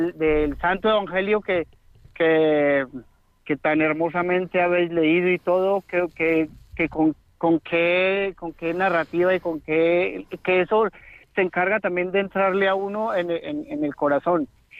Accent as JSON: {"language": "Spanish", "country": "Colombia", "said": "yo soy de Colombia y viví mi cursillo del 1 al 4 de junio de 1995."}